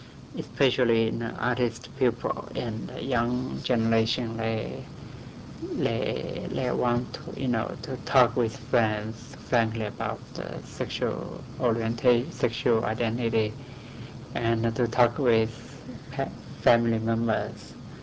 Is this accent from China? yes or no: yes; China; I was born in China and I grew up there, and I want to work there for public health issues